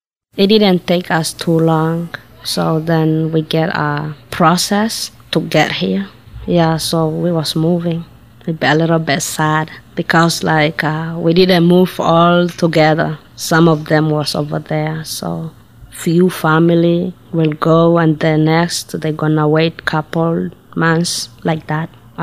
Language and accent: English; Dadaab, Kenya; also born or lived in Somalia; I was born in Somalia, and it was 1987. I grew up in Kenya, so Somalia I just born because I came when I was young in Kenya, and it's called Dadaab. It's for a refugee camp, so it just was a small town.